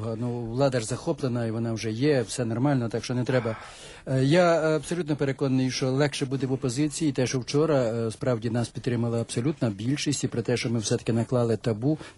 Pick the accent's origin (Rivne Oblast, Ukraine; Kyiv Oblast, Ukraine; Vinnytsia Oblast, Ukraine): Vinnytsia Oblast, Ukraine; Я, скажімо, закріплений за 8 районами від блоку Юлії Тимошенко, за 8 районами Південної Вінниччини. Це моя мала батьківщина.